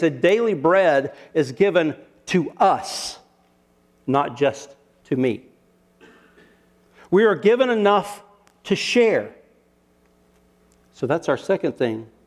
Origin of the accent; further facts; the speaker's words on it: United States; As an American, that offends me because I think I could take care of it.